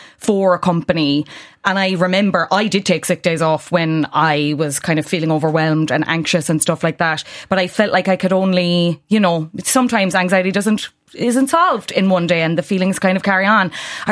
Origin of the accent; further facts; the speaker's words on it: Ireland; Henry, I feel like we blame a lot of things on being Irish